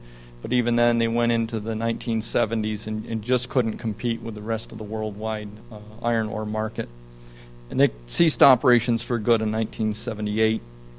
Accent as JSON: {"language": "English", "town": "Gouverneur", "region": "New York", "country": "United States", "tie": "born or raised there", "said": "I'm a St. Lawrence County guy. I grew up in Governor, went to school in Canton and Potsdam."}